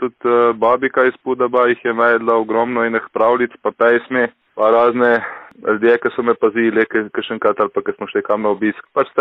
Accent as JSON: {"language": "Slovenian", "region": "Littoral–Inner Carniola", "country": "Slovenia", "said": "Tam, kjer smo iz Loške doline, tam še zmeraj, jaz pravim, da tam so še zmeraj pravljice doma"}